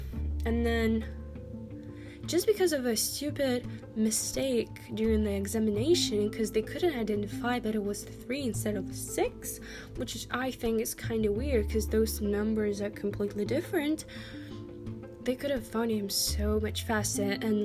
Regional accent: Ukraine; So, personally, I'm from Ukraine, so I never actually heard about him.

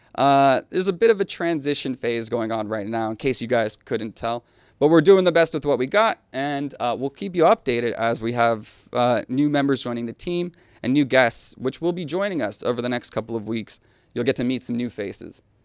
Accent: the South, United States; Oh, yeah, I'm from the South. So, Southern barbecue, that ranks up there with the best meats in the world.

